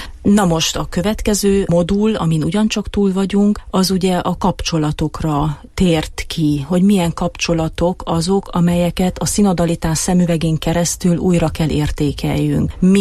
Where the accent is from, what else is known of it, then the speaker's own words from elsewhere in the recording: Romania; hát magyar vagyok Romániából